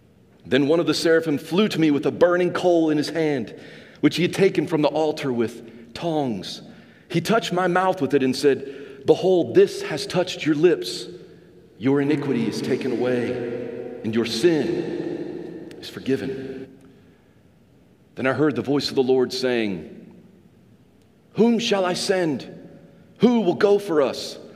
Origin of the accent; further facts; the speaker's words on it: Arkansas, United States; I grew up in Northeast Arkansas. And growing up in Arkansas, my family always loved to celebrate family birthdays.